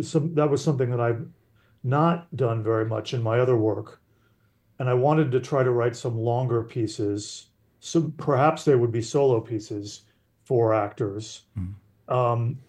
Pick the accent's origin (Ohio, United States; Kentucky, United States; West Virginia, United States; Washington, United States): Ohio, United States; Columbus; also born or lived in Chicago / Arkansas; now in New York, United States; I was born in Chicago, but mostly grew up in Columbus, Ohio, and in Arkansas.